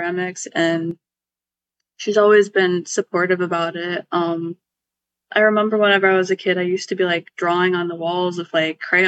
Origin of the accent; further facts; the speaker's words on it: Crown Point, Indiana, United States; also born or lived in Valparaiso, United States; So I grew up in Valpo until I was like 8 with my sibling, my younger sibling. And then my parents got divorced and we moved to Crown Point.